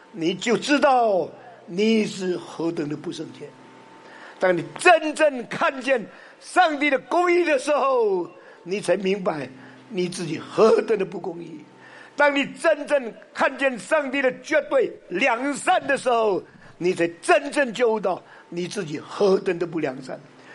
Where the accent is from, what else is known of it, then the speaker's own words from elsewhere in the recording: Indonesia; also born or lived in Southern China; 因为我在中国南方生长，我们在这个印尼长大，是炎热的这一个热带赤道的这个气候，所以没有看过雪。